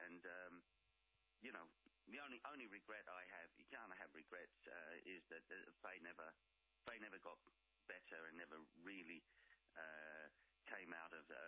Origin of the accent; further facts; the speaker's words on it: Australia; you know, as an Australian, and be proud to say